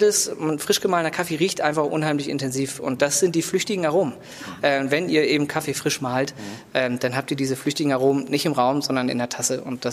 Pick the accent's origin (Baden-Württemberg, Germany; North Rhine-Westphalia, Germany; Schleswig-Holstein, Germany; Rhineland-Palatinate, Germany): Schleswig-Holstein, Germany; Lübeck; Ja, ich bin in Lübeck geboren. Ich bin selber zwar halb Engländer, aber ich bin hier in Lübeck geboren, aufgewachsen, habe einen kurzen Stint in England gemacht